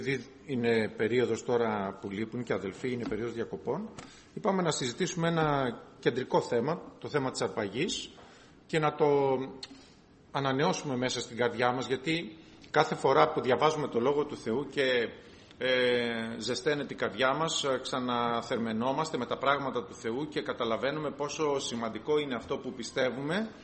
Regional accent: Greece; εμείς σαν χριστιανοί και ειδικά σαν Έλληνες έχουμε το προνόμιο να διαβάζουμε αυτό το λόγο στα ελληνικά

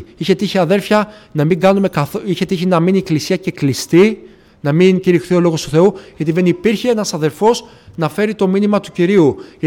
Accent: Petralona, Attica, Greece; είμαι από τα Πετράλωνα. Δεν είχα καμιά σχέση με Νότια Προάσια. Δεν είχα έρθει ποτέ όλα τα χρόνια Βούλα, Γλυφάδα.

